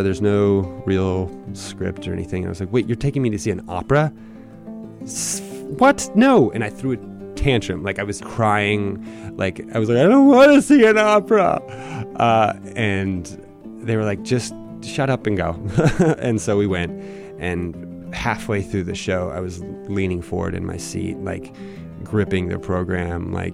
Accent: New Hampshire, United States; born there; I was born in New Hampshire. My father was in the Air Force, so we weren't long anywhere.

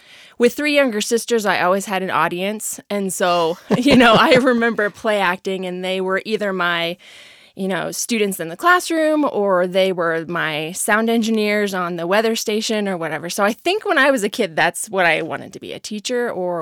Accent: Lincoln, Nebraska, United States; I have three younger sisters, and we grew up outside of Lincoln, Nebraska.

